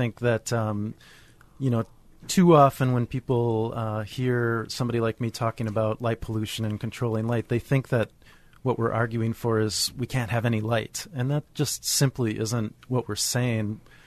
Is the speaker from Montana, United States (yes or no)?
no; Minneapolis, Minnesota, United States; I grew up in Minneapolis, but as so many Minnesotans do, my family had a cabin up north, as we say